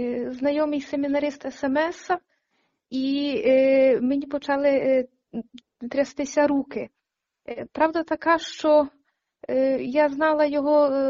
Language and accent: Ukrainian; Horodok, Lviv Oblast, Ukraine; тому що я родом з Городка.